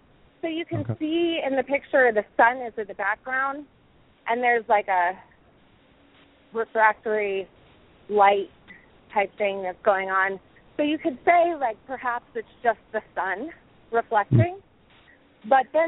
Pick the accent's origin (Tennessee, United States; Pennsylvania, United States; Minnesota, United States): Minnesota, United States; I am from Minnesota.